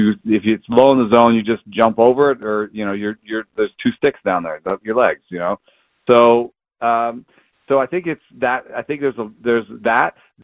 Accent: Atlanta, Georgia, United States; I grew up in Atlanta, and we had Jeff Blauser

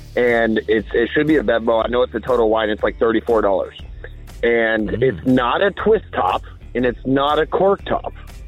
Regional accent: Gilbert, Arizona, United States; I'm from Gilbert.

